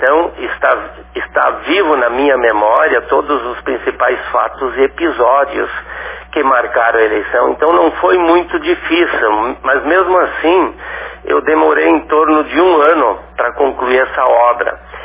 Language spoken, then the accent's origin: Portuguese; Frederico Westphalen, Rio Grande do Sul, Brazil; aqui em Frederico Westphalen, que é minha cidade, minha terra natal.